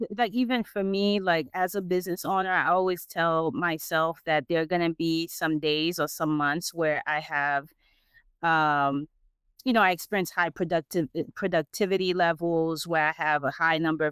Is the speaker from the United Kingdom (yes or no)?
no; Haiti; also born or lived in United States; I was born in the States, but I grew up in Haiti.